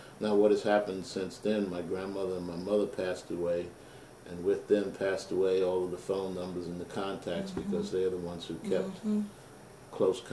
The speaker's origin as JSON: {"language": "English", "town": "Brooklyn", "region": "New York", "country": "United States", "tie": "born there", "said": "I was born in the Brooklyn Jewish Hospital, Brooklyn, New York."}